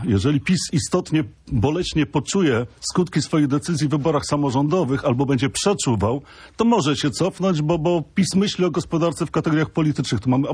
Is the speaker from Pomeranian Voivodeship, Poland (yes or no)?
yes; Pomeranian Voivodeship, Poland; ja patrzę na to w kategoriach Pomorza, bo jestem stąd.